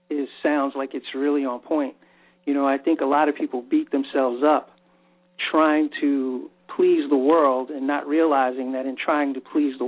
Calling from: Washington, D.C. metro area, United States; I'm calling from the DMV. The Washington, D.C. metro area.

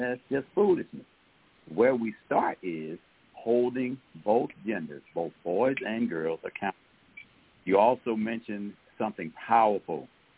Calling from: Atlanta, Georgia, United States

